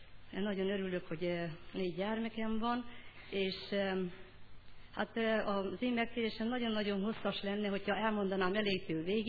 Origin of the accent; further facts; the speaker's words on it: Sălaj, Romania; elmentünk haza, Szilágy megyei vagyok, és elmentünk haza Szilágy megyeibe